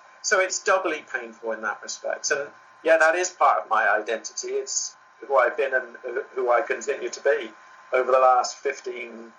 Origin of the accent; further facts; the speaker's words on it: United Kingdom; now in Denmark; I am that sort of British guy in Denmark that can do that.